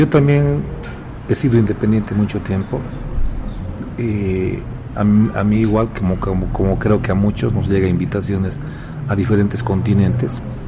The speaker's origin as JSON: {"language": "Spanish", "country": "Bolivia", "said": "que somos folcloristas, los bolivianos, manejamos pues vestuario ampulosísimo"}